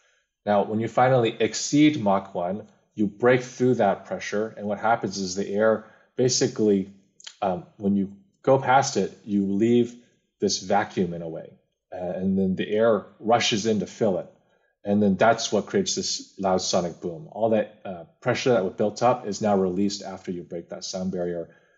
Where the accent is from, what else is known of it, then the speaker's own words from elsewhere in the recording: California, United States; I grew up in the Bay Area, California, had relatives overseas